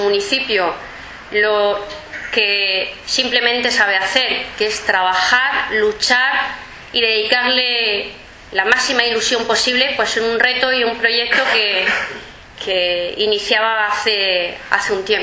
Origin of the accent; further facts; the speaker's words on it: Totana, Region of Murcia, Spain; he podido trabajar por la gente de mi pueblo, por los totaneros y las totaneras.